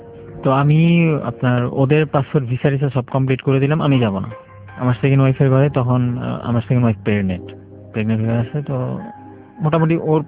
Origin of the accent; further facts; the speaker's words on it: Dhaka, Dhaka Division, Bangladesh; আমি ঢাকার বাড়ি, এখন আমি টেনশনে পড়ে গেছি, আমার ঢাকার কিছু লোকেশন তারা জানে